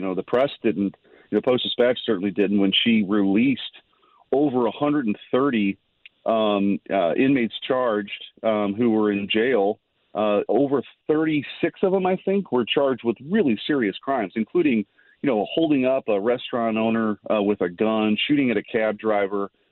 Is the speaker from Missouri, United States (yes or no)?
yes; St. Louis, Missouri, United States; I'm from the St. Louis area.